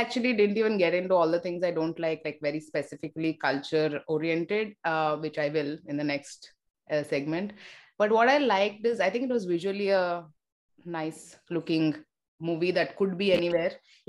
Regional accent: South India, India; and I'm from South India, let's say I have more exposure to it.

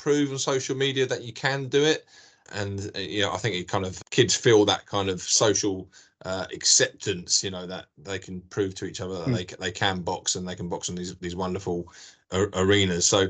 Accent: Cambridge, East of England, United Kingdom; because I'm from East Anglia myself, I'm from Cambridge, there's a lot of rural areas around there it's difficult to get to.

